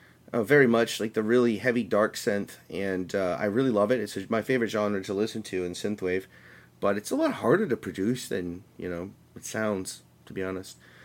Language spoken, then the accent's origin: English; Texas, United States; I'm from Texas, man. That's a compliment.